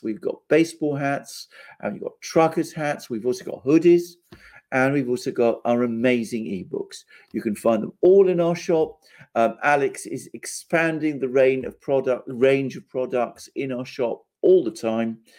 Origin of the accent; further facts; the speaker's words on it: United Kingdom; as a British person, I feel tremendous connection to. Greece, Alex has a mug with the Greek flag. So do I, by the way. We're both, after all, Greeks.